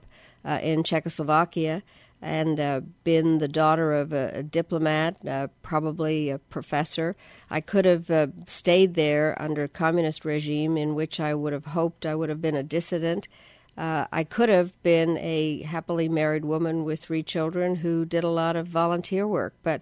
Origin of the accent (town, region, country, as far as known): United Kingdom; born or raised there; accent: English; now in United States